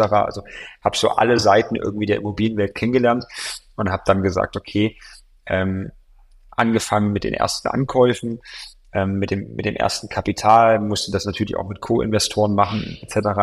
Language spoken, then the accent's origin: German; Weida, Thuringia, Germany; also born or lived in Gera; Also Gera ist ja meine Heimatstadt, beziehungsweise bin ich in Gera geboren. Meine eigentliche Heimatstadt ist Weida, das ist so ein kleines Städtchen neben Gera, nicht ganz so viele Einwohner.